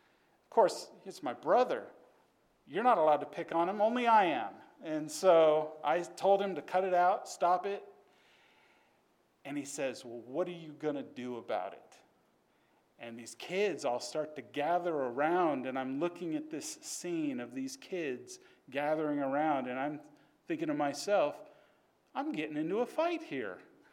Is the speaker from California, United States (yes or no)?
yes; Stockton, California, United States; I was raised in Stockton, California. It's not the most safe place in the country to live, but it's not terrible.